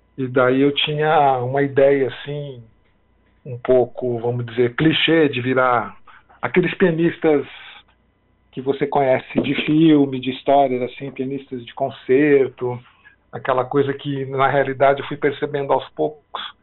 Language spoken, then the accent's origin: Portuguese; São Paulo, Brazil; Eu sou de São Paulo, da capital.